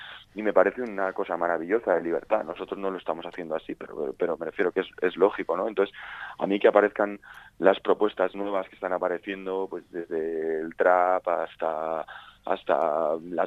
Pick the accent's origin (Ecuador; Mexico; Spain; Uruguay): Spain; Madrid, Community of Madrid; somos 3 colegas de Hortaleza